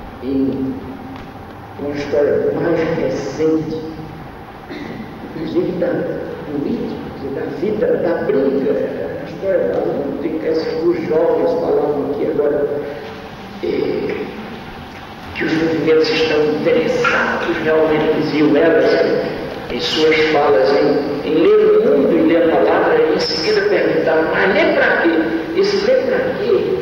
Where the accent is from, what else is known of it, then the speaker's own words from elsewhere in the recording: Recife, Pernambuco, Brazil; born there; Mas eu nasci no Recife, que é uma cidade fundamental, uma cidade importante, de um pedaço do Brasil que se chama Nordeste